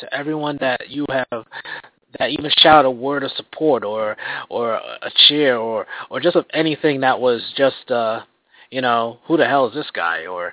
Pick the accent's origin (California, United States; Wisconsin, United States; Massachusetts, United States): Massachusetts, United States; Boston; proud as a Bostonian and as a person who loves this business.